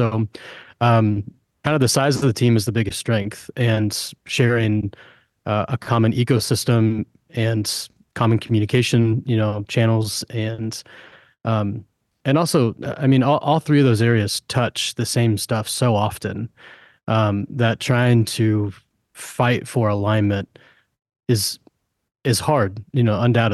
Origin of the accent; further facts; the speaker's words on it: Louisville, Kentucky, United States; Yeah, so I grew up in the Louisville area, and I didn't grow up at this church. I grew up at one of our a sister church, kind of on the other end of town.